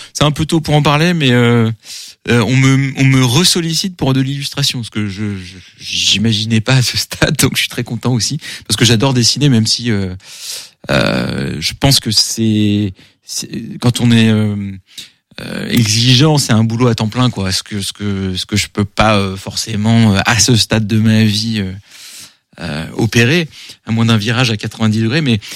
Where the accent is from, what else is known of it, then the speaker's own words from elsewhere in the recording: France; et je suis français.